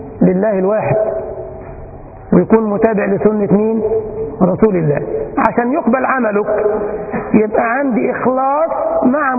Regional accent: Egypt; وعندنا في مصر موجودة في كل ميدان عندنا نافورة

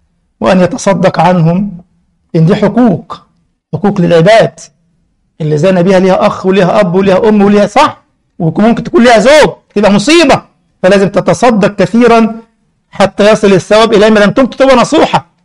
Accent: Egypt; وطبعا المملكه كلها على قراءه حفص زي عندنا في مصر

